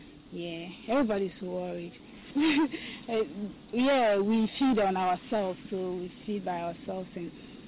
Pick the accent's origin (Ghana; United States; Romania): Ghana; Savannah Region; I'm not from Accra, I come from the Savannah region